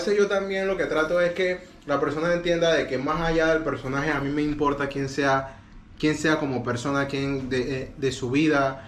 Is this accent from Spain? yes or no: no; Panama; por lo menos si, mira, como panameño, si no te gusta la música